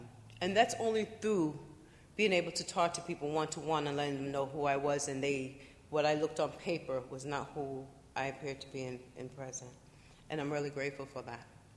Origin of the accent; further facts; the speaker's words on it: Boston, Massachusetts, United States; I grew up in Boston for many years.